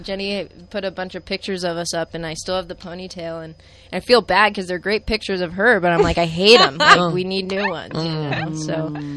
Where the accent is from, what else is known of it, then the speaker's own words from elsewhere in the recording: Novato, California, United States; So I grew up in Novato, and I wouldn't say Novato is like a particularly, you know, like, for lack of better words, like kind of bigoted town or anything like that.